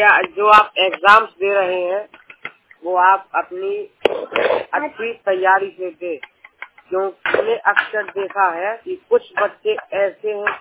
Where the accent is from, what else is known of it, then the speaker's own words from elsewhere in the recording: Agra, Uttar Pradesh, India; मैं आगरा से हूँ।